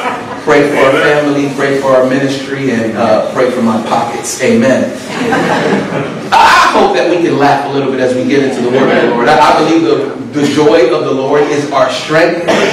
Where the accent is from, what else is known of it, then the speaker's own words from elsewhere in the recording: Pennsylvania, United States; also born or lived in New Jersey / South Georgia / Michigan / Ohio; I was born in New Jersey, raised in Pennsylvania, spent time in South Georgia, Michigan, Ohio. So I'm just confused. I've just been all over the place.